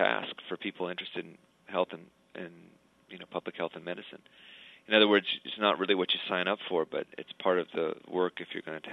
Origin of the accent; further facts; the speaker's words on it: Florida, United States; I grew up in Florida.